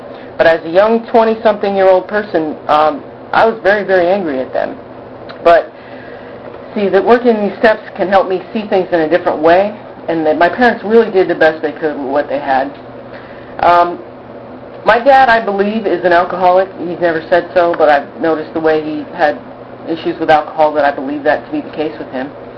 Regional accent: New England, United States; I grew up in New England, and I grew up in a Catholic family up there, and, you know, it's kind of strict Catholic going on.

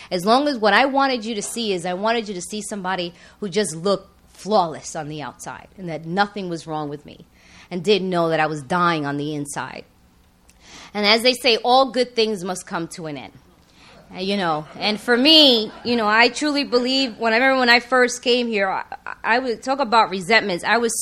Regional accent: New York, United States; now in Los Angeles, United States; so I came to L.A., but I'm from New York, New York Boricua. We rice and beans.

